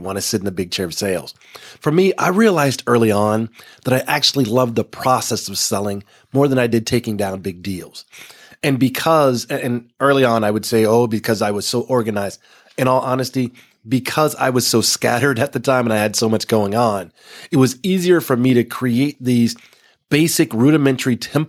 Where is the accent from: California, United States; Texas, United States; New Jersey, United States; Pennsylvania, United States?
Texas, United States; I've been a Cowboys fan my entire life, you know, growing up in Texas